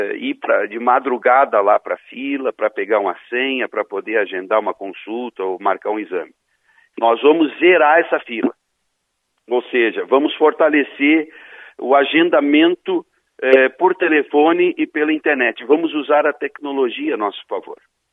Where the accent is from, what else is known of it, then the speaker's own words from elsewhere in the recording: Porto Alegre, Rio Grande do Sul, Brazil; moved away as an adult; now in Caxias do Sul, Brazil; tenho 47 anos … há 25 anos, sou natural de Porto Alegre, estou em Caxias do Sul há 17 anos